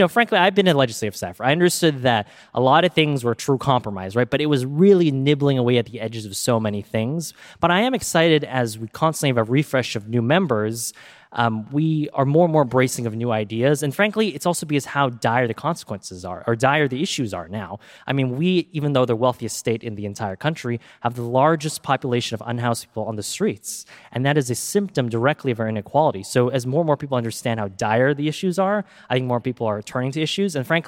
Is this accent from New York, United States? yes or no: no; California, United States; And maybe it's because I grew up here in Silicon Valley